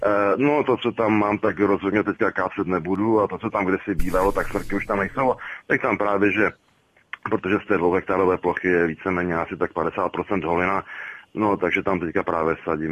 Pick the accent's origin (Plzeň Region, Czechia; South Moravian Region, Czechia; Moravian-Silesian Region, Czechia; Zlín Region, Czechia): Zlín Region, Czechia; u nás na Valašsku, tam, kde jsou prapůvodní, především bukové porosty, tak je to v pohodě